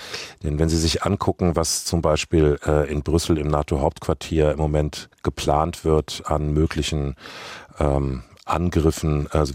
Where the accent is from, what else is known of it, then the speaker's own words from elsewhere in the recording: West Germany, Germany; born there; in meiner Generation, ich bin jetzt 60, ich bin im Westen geboren